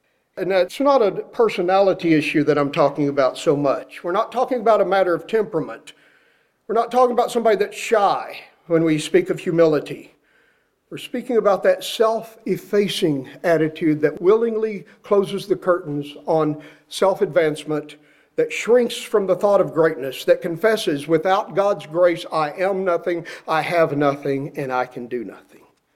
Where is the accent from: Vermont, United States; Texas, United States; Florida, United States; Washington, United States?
Texas, United States; We used to sing a hymn as I was a boy growing up in West Texas